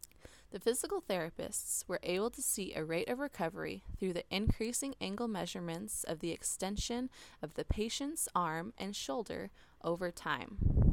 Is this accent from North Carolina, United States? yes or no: no; Napa Valley, California, United States; now in San Diego, United States; I was born here in San Diego, but moved to the Napa Valley where I grew up for 12 years before moving back to San Diego to attend college.